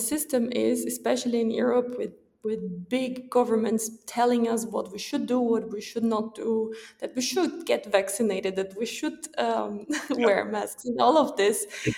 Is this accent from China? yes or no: no; Brazil; English is a second language; moved away as an adult; also born or lived in Germany; I'm from Brazil. I went to study in Germany.